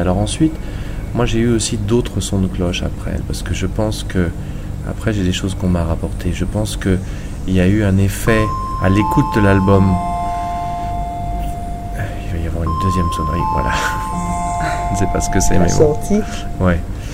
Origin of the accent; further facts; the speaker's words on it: Guadeloupe; des gens qui savent pas que je suis de la Guadeloupe